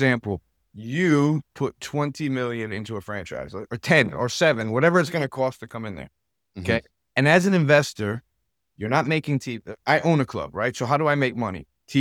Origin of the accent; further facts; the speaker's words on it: Italy; born there; first language Italian; English is a second language; So I'm Italian first. I was born in Italy. My first language is Italian.